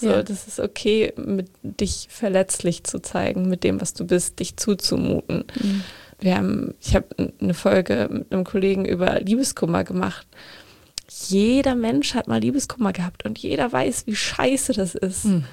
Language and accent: German; North Germany, Germany; Ich komme ja aus Norddeutschland